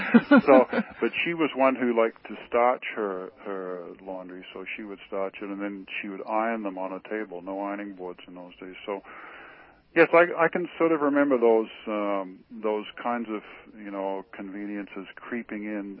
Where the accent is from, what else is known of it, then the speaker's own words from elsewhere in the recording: Western Australia, Australia; moved away; where I was raised in Western Australia in the 50s, we waited 6 months to get a telephone.